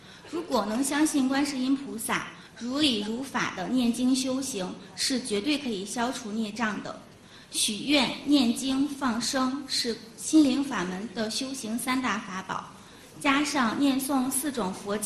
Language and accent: Chinese; Harbin, Heilongjiang, China; now in Malaysia; 我是来自中国哈尔滨的一位同修，现在在马来西亚读书。